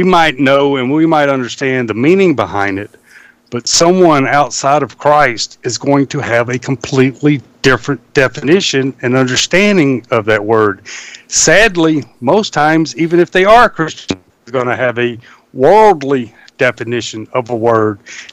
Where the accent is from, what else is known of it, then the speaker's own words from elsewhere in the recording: the South, United States; Growing up in the South, and I was saved in 2010